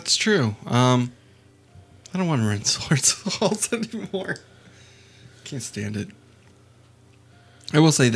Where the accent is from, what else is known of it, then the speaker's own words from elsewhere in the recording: Texas, United States; I am from Texas.